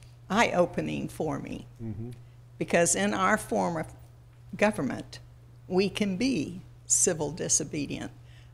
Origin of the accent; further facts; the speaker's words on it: United States; Being a political science junkie and being an American, I pretty well thought I could.